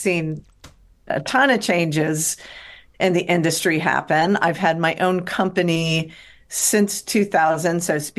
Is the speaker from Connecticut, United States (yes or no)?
no; Cincinnati, Ohio, United States; moved away as an adult; also born or lived in California; now in Santa Monica, United States; From JAG Media. I am from Cincinnati, Ohio, originally, spent half my life there, the other half in California. I'm in Santa Monica.